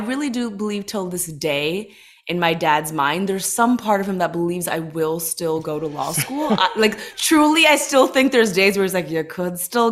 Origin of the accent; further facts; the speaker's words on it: Toronto, Ontario, Canada; now in Los Angeles, United States; growing up in Toronto, being an Indian girl